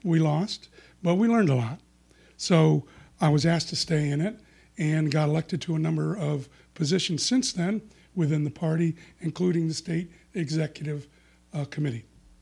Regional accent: Boston, Massachusetts, United States; also born or lived in New York; Well, I grew up in Boston and New York and always had a place in Delaware.

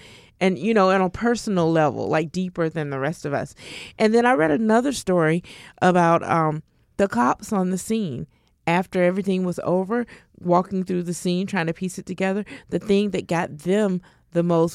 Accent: Georgia, United States; Because I grew up in Georgia and I go to Florida a lot and went all through my childhood.

